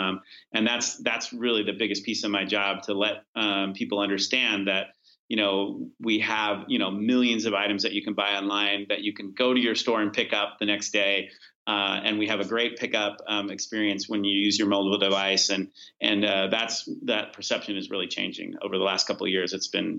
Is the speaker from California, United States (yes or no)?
yes; California, United States; I grew up in California and there wasn't at the time a lot of Walmarts around when I grew up.